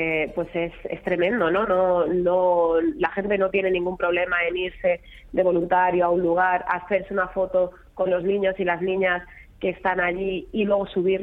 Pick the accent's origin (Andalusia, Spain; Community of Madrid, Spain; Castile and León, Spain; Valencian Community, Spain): Community of Madrid, Spain; accent: castizo; donde sí que es más común que me pregunten de dónde soy, pese a que tengo un acento bastante castizo